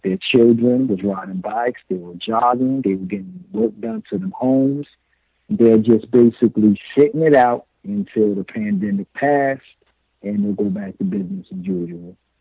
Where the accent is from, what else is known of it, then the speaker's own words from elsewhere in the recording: Newark, New Jersey, United States; I'm from an urban area in New Jersey, I'm from Newark, New Jersey